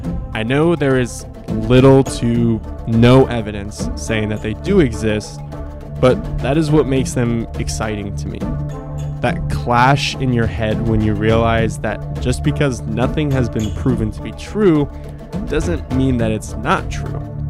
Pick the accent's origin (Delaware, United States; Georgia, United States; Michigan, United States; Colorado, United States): Colorado, United States; Being born and raised in Colorado, it is so exciting that the very airport that I use for nearly 100% of my travel to and from home has so many conspiracies.